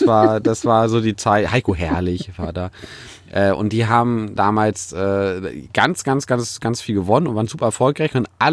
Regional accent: Hamburg, Germany; Man wird als Hamburger ja sehr oft gefragt, warum man denn ausgerechnet Bayern-Fan ist.

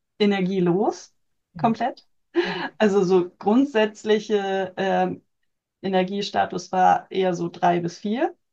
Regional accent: Föhr, Schleswig-Holstein, Germany; ich bin Familien- und Hochzeitsfotografin auf der Nordseeinsel Föhr, in meiner Heimat. Ich bin Mama von zwei Kindern

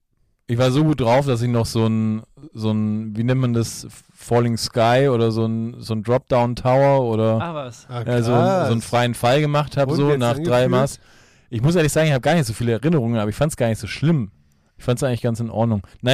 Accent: Munich, Bavaria, Germany; als richtige Münchner

